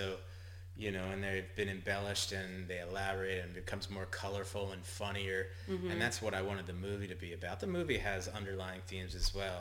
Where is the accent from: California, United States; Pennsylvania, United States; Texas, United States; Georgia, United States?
Pennsylvania, United States; Philadelphia; I'm born and bred in Philadelphia.